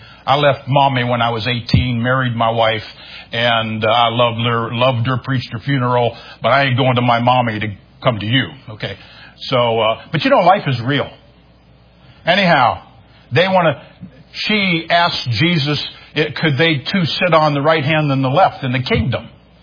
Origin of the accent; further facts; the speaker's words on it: Ohio, United States; now in New York, United States; I am now no longer an Ohioan. I am a New Yorker. I've spent more time here than I have anywhere.